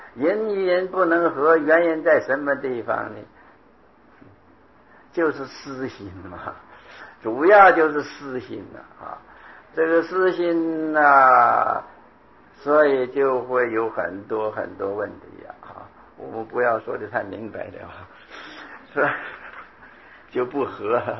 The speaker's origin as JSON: {"language": "Chinese", "country": "China", "said": "我们中国人呢、就是这个法门比较契机"}